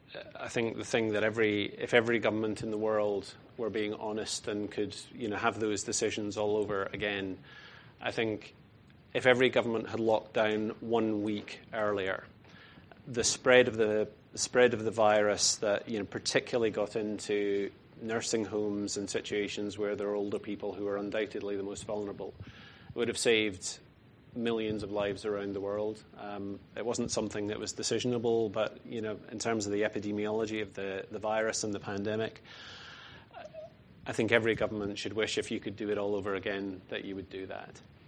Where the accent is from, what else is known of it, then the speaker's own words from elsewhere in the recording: Scotland, United Kingdom; Well, I mentioned I was born and brought up in Scotland